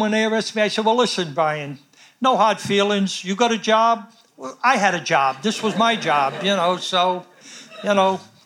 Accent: Rhode Island, United States; but I was from Rhode Island, so I knew it.

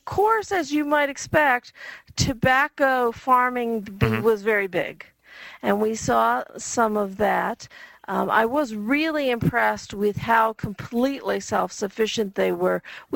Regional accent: Massachusetts, United States; Since I grew up in the Massachusetts area rather than in the Virginia area like my husband, I was making those comparisons.

